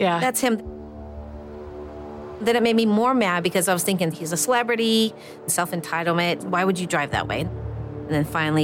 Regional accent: Indianapolis, Indiana, United States; I have relatives in Elkhart, but I grew up in Indianapolis.

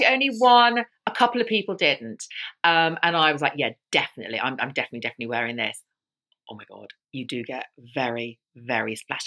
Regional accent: London, United Kingdom; I'm from London, born in London, come back to London, live in London as an adult.

